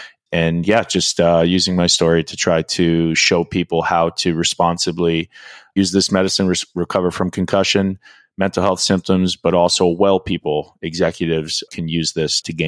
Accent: King City, Ontario, Canada; I'm from King City, Ontario. So I grew up in Canada, a small farming town. And really, a lot of our community revolved around the rink.

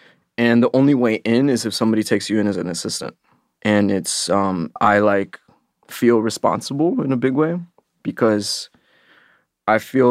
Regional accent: Los Angeles, California, United States; I was born in Compton. I grew up in South Central LA. I went to school like 99% people of color.

